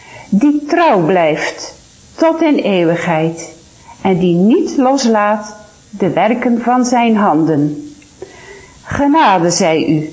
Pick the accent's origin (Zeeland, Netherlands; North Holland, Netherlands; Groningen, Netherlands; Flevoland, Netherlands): Zeeland, Netherlands; Retranchement; ik kom uit Retrangement.